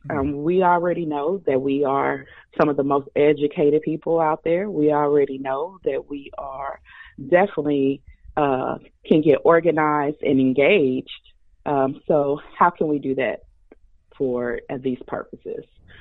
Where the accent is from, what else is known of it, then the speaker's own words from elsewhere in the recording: Kansas City, United States; I hail from Kansas City.